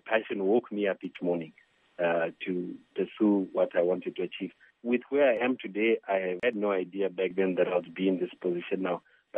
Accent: Zimbabwe; I grew up in Zimbabwe. My primary school was at Lewiston Primary School, secondary school was at Prince Edward.

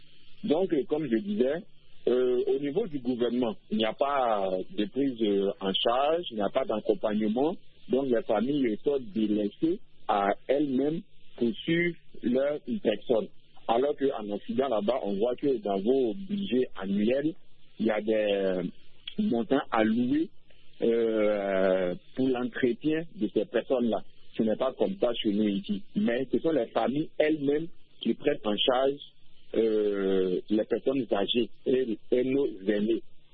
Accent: Côte d’Ivoire; Donc, en fait, chez moi, en Côte d'Ivoire, dans la famille ivoirienne

